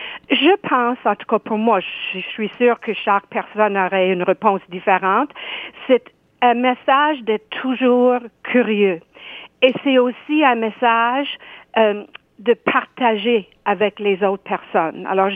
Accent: Nova Scotia, Canada; sur des aspects de l'histoire et du patrimoine de notre comté Inverness au Cap-Breton.

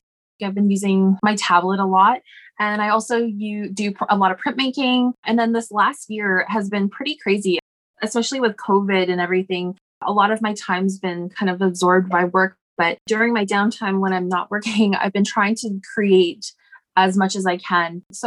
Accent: Alberta, Canada; I'm not Stalo. I'm Blackfoot. I'm from Alberta, actually.

